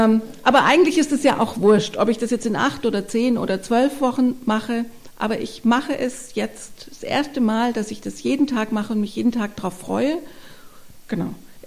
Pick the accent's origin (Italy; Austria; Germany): Germany; Swabia; Jetzt ist aber, bin ich ja auch Schwäbin